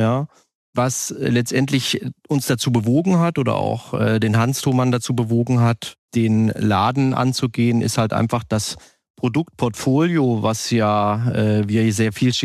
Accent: East Germany, Germany; Hängt aber auch damit zusammen, dass ich ein gebürtiger Ostdeutscher bin

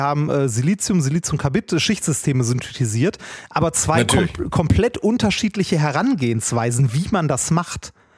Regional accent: Essen, North Rhine-Westphalia, Germany; Ja, ich komme aus Essen

